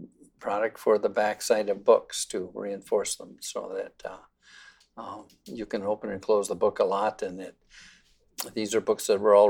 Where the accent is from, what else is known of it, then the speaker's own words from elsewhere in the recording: Minnesota, United States; born there; Yeah, I was born in Minnesota.